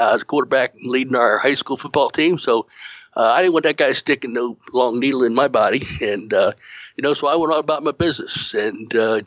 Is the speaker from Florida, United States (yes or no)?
yes; Florida, United States; now in Kansas City, United States; Well, I grew up a sportsman on the East Coast of Florida, but I was a fisherman back then. Too many snakes to do any hunting down there in Florida. But when I moved to Kansas City